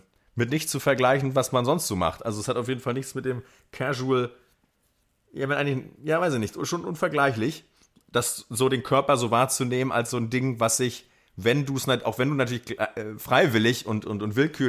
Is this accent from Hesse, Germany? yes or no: no; Mecklenburg-Vorpommern, Germany; der mir als Mecklenburger natürlich